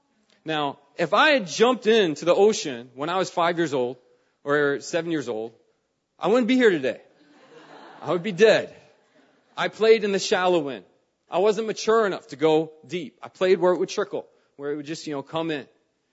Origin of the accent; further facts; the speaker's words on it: East Coast, United States; And I grew up in the East Coast.